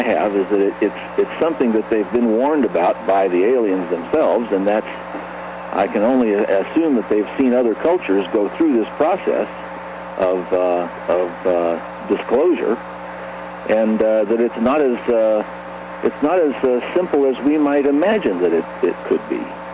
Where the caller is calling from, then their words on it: Albuquerque, New Mexico, United States; in Albuquerque.